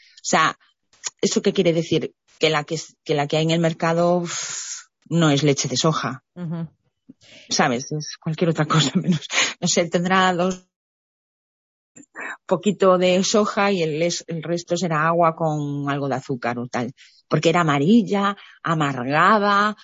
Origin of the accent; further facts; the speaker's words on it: Galicia, Spain; yo tenía claro que como gallega yo quería para mi producto un nombre gallego